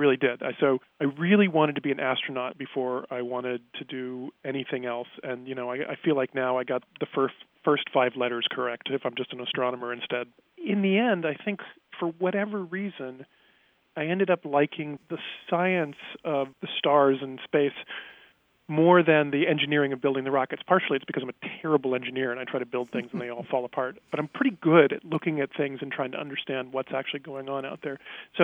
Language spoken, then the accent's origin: English; Huntsville, Alabama, United States; I grew up in Huntsville, Alabama, northern Alabama, in the early 70s.